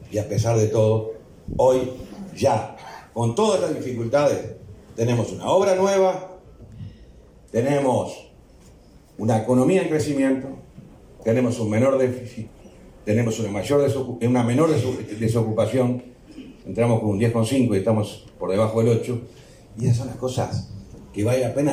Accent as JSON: {"language": "Spanish", "country": "Uruguay", "said": "como uruguayos y como gobernantes"}